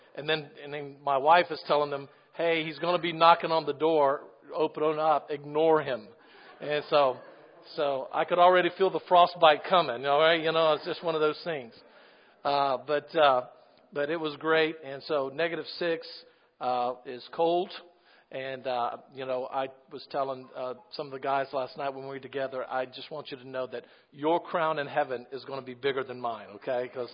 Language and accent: English; Gainesville, Florida, United States; I am from Gainesville, Florida. So Minneota to Gainesville is a long way away.